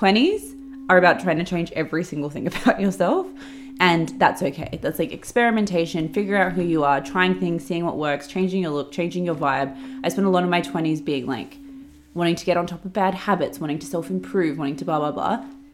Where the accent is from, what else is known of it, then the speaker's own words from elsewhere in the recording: London, United Kingdom; now in Australia; growing up in London